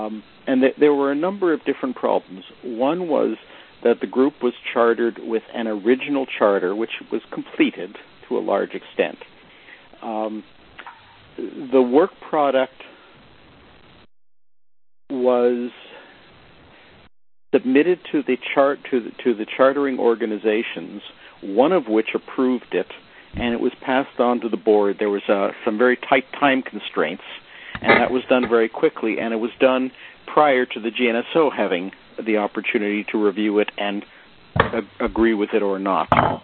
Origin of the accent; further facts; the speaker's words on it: Canada; I am Canadian.